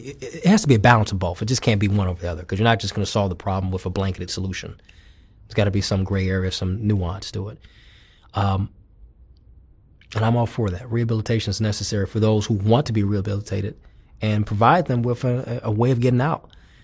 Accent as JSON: {"language": "English", "country": "United States", "said": "I'm a black American. I'm an American living in this country."}